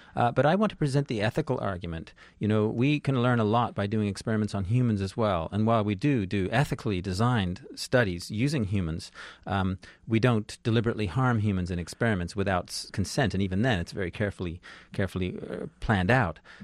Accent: Canada; moved away as an adult; also born or lived in England; now in United States; I grew up in Canada. I was born in England, but grew up in Canada and studied biology as an undergraduate in Toronto and got a master's degree in Ottawa. And then I came to the United States back in the late 80s

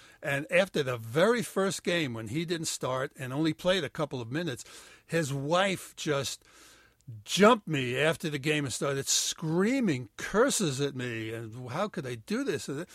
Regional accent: New York City, New York, United States; Not where I grew up in the Bronx, it isn't.

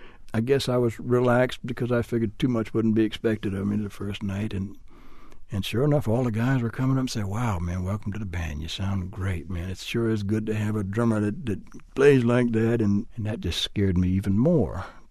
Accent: Charleston, United States; I'm just from Charleston, and I'm just here to learn.

